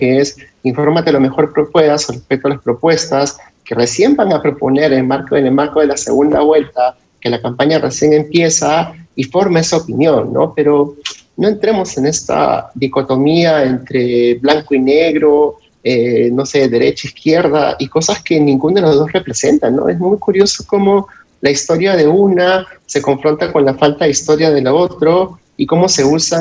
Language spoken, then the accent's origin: Spanish; Peru; y como peruanos tenemos que votar informados